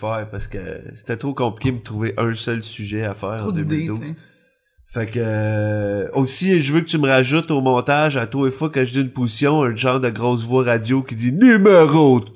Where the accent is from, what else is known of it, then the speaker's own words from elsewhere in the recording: Quebec, Canada; trop aller vu qu'on est québécois, là.